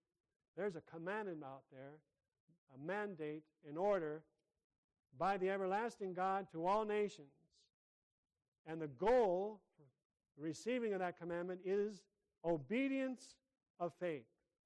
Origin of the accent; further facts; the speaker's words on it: South Dakota, United States; back in my hometown, small town in South Dakota